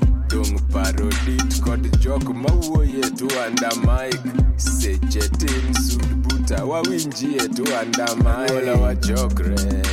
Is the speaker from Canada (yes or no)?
no; London, United Kingdom; I grew up in London.